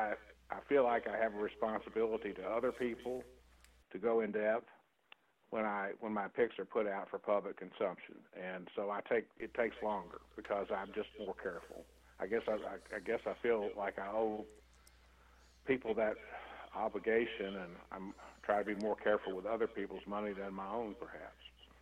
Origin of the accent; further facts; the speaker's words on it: Kentucky, United States; And I grew up in Simpson County. And so I have a strong bond to Kentucky Downs just because it's located in the county where I grew up.